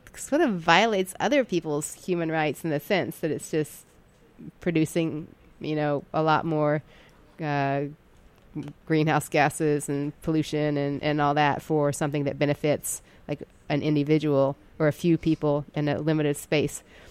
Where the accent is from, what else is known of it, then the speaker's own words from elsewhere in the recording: Kentucky, United States; I grew up in Kentucky.